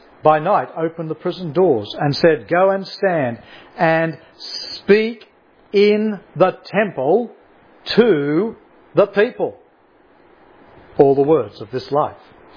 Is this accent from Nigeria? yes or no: no; Sydney, New South Wales, Australia; a process now tragically well advanced in my hometown diocese of Sydney